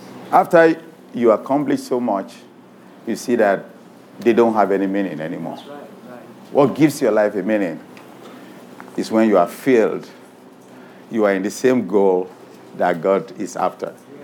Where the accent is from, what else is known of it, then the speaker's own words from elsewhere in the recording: Nigeria; moved away; You know, when I came from Nigeria in 1985, it was so interesting. I was Anglican.